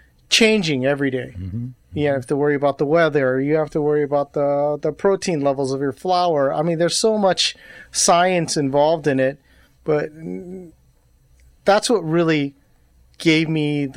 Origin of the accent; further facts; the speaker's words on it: California, United States; But, you know, as a Korean, as a younger Korean kid growing up in California, all I knew was King's Hawaiian.